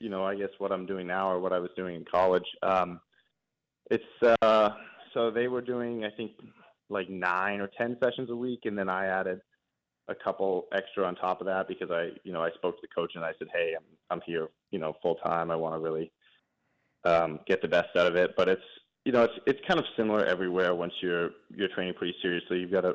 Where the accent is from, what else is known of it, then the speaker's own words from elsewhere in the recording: Norwich, Vermont, United States; So I grew up in Norwich, but I went to high school in Hanover, which is just across the border.